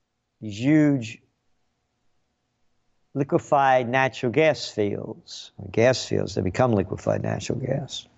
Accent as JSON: {"language": "English", "region": "New York", "country": "United States", "said": "But of course, you know, being a New Yorker, and so I go down to Chinatown, buy a ton of fireworks"}